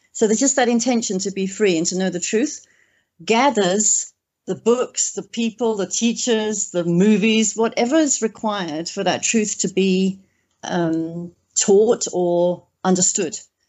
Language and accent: English; England, United Kingdom; born there; I was born in a Northern European Christian culture. I was born in England.